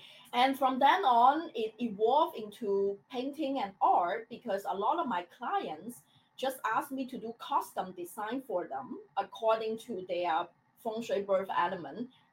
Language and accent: English; China; English is a second language; moved away as an adult; now in United States; I was born and raised in China and moved to the US for higher degree education.